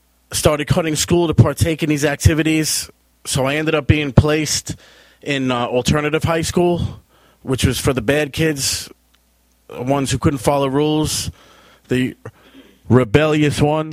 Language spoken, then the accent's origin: English; Long Island, New York, United States; My life before Christ, I grew up in Long Island.